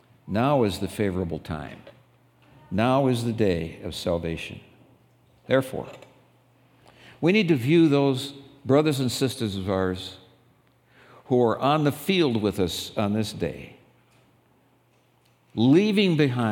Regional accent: Minnesota, United States; also born or lived in Michigan; I lived for 15 long years in Michigan. And I grew up in Minnesota.

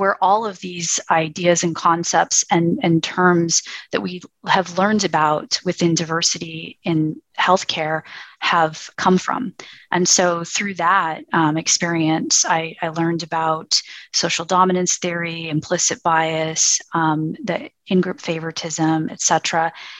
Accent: Los Angeles, California, United States; So I grew up in Los Angeles. My family was and still is from South Los Angeles.

